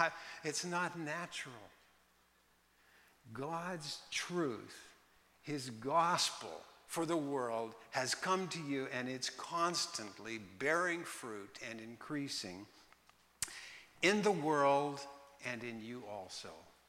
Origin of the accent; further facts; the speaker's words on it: Portland, Oregon, United States; I grew up in Portland on a farm. At that time, out toward Gresham, we had 3 acres, and we had some cows and so forth.